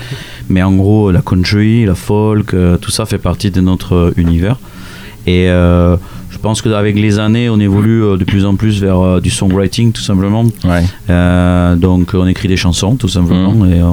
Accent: Nouvelle-Aquitaine, France; accent: Landes; Ou un copain à moi, mon accent landais, ce serait assez ridicule.

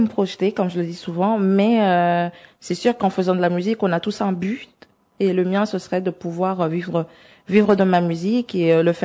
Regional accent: St. Martin; je chante en anglais tout simplement parce que je viens de l'île de Saint-Martin, comme je l'ai dit au début

